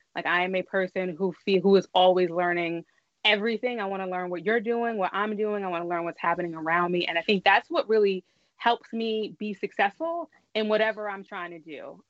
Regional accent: New Jersey, United States; So first I'm from New Jersey.

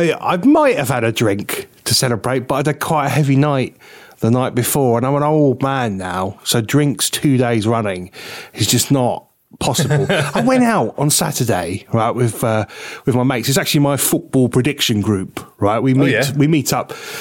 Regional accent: Liverpool, North West England, United Kingdom; Hey, I'm from Liverpool. I'm blue, by the way.

